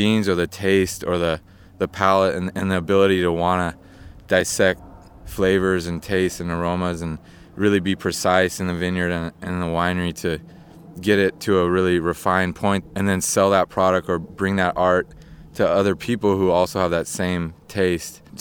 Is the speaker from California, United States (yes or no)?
yes; Healdsburg, California, United States; I'm a farmer, really, fifth generation, because I'm from Healdsburg